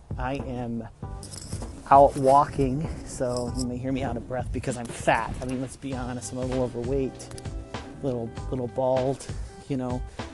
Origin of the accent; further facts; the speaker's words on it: Texas, United States; And I'm from Texas, and you know, there's not multiple viruses down there.